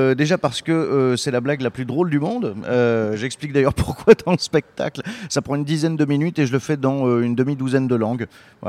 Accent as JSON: {"language": "French", "town": "Dijon", "region": "Bourgogne-Franche-Comté", "country": "France", "lives_now": "Arras, France", "said": "Alors à la base de Dijon et je me suis installé récemment à Arras chez les Ch'timis"}